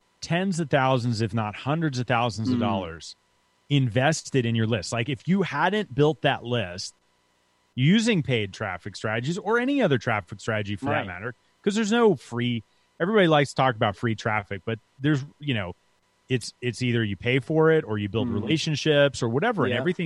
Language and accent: English; New York, United States; You know, I grew up in New York and I went to Florida to go to college.